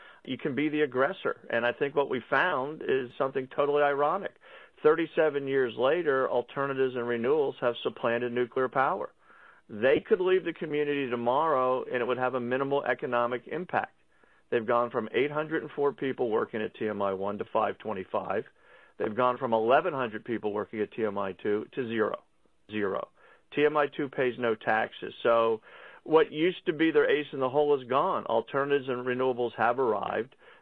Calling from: Harrisburg, Pennsylvania, United States; That's what I'm doing from Harrisburg today, and I appreciate all your efforts on everybody's behalf.

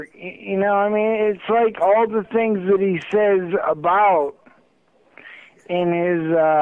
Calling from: Johnstown, Pennsylvania, United States; I'm calling from Salix, Pennsylvania. Johnstown, Pennsylvania, I'm sorry.

